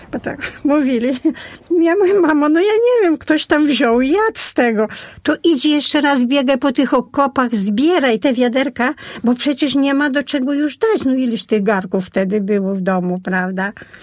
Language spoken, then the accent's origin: Polish; Chortkiv, Ternopil Oblast, Ukraine; Ja jestem kresowianką, pochodzę z Czortkowa. W 1939 roku miałam 5 lat.